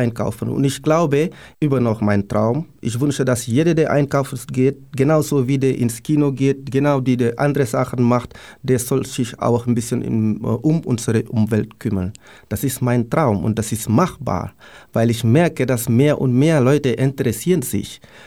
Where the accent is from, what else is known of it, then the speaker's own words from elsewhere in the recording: Rufisque, Dakar, Senegal; German is a second language; in Rufisque, wo ich herkomme